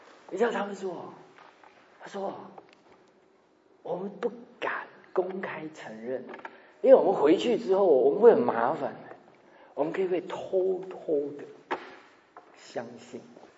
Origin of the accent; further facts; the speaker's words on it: China; 我们中国人都不太谈死亡啊